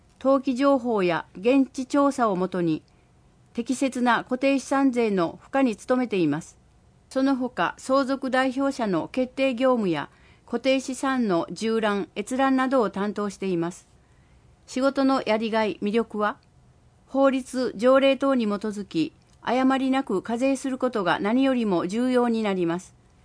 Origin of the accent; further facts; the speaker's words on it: Ikata, Ehime, Japan; 私は伊方の出身ですが、八幡浜は幼い頃から何度も訪れていた場所であり、買い物、娯楽、病院など生活に欠かせない存在でした。